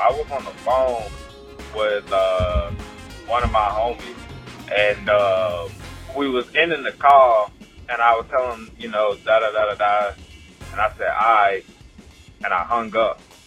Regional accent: the South, United States; And, you know, I'm from the South, and I look like Jalen.

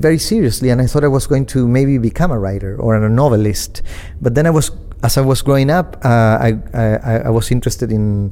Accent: Chile; also born or lived in Argentina; because I was growing up in Chile

